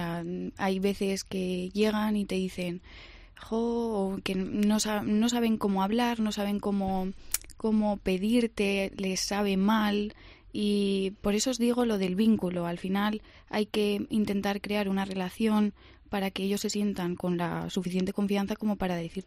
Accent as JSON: {"language": "Spanish", "town": "Guadarrama", "region": "Community of Madrid", "country": "Spain", "said": "al final pues somos gente de Guadarrama ayudando a gente de Guadarrama."}